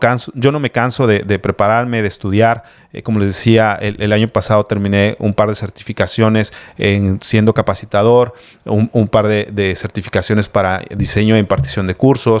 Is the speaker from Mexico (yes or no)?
yes; Mexico; nosotros mismos como mexicanos lo vivimos, cuántos de nuestros familiares se van a otros países